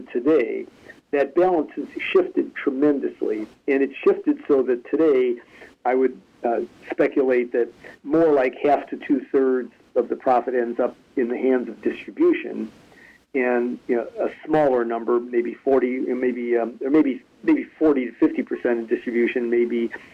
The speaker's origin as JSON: {"language": "English", "town": "Chicago", "region": "Illinois", "country": "United States", "tie": "born or raised there", "said": "I'm native Chicagoan, born and raised here"}